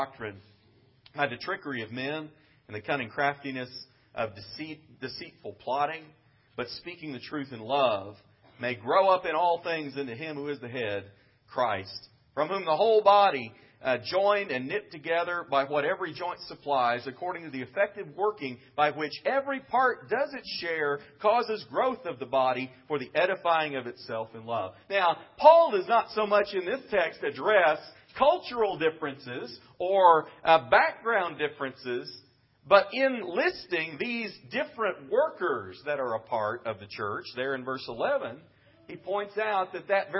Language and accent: English; Midwest, United States; You know, I grew up in the Midwest much of my life.